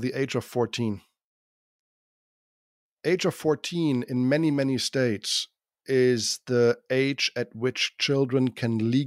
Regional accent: Düsseldorf, North Rhine-Westphalia, Germany; a certain part of my hometown of Düsseldorf, Germany.

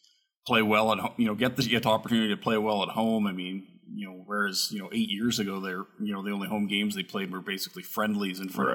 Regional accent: Canada; a great thing to see as a Canadian hoop head.

